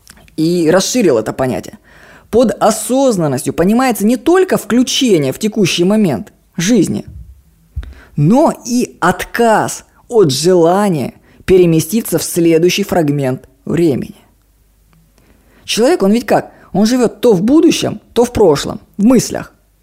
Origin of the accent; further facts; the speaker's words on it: Russia; А когда он узнал, что я из России